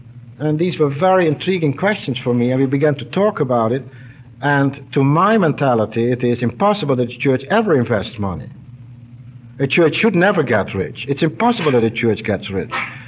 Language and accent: English; Netherlands; English is a second language; Of course, I'm coming from Holland. Now, Holland is the 10th most wealthy country in the world.